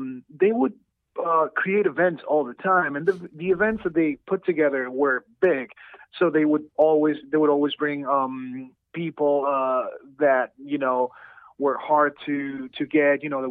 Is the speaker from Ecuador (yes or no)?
yes; Ecuador; English is a second language; moved away as an adult; now in United States; Yes, I was born and raised in Ecuador, and I came to America when I was 19 years old.